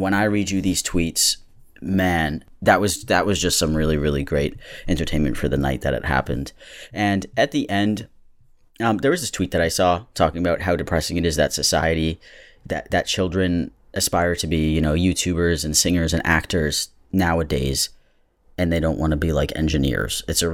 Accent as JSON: {"language": "English", "region": "Massachusetts", "country": "United States", "said": "I'm from Massachusetts, so when I go walking in the cemeteries, the stones are pretty old."}